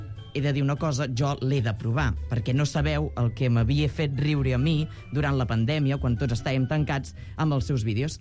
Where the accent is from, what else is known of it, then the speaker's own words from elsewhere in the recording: Solsona, Catalonia, Spain; accent: Solsona; No ho intenteu, perquè, bàsicament, el de Solsona és un accent diferent. No és el de Lleida ni el de Barcelona